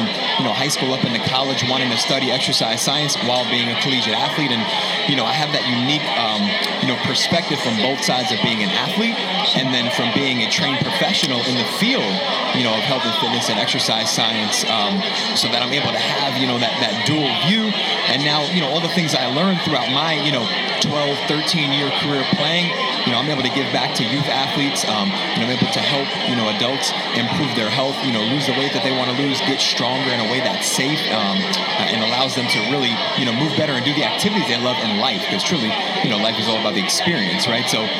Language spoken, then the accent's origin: English; New Rochelle, New York, United States; So I'm born and raised in New Rochelle.